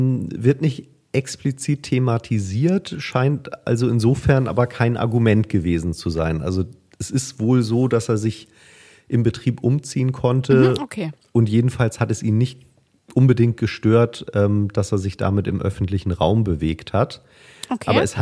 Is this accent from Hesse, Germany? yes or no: no; Hamburg, Germany; Ich als Hamburger weiß natürlich, dass die Rothosen die Spieler des HSV hier aus Hamburg sind.